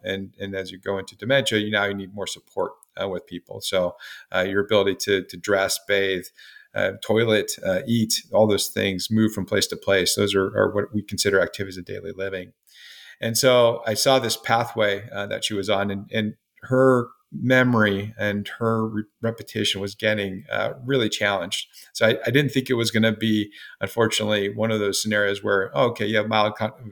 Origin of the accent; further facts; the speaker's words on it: Oregon, United States; moved away as an adult; Well, I grew up in Oregon, and my mom, dad, brother, and sister, really close to my grandparents and family, moved out to the East Coast for school and stuck around for a long time.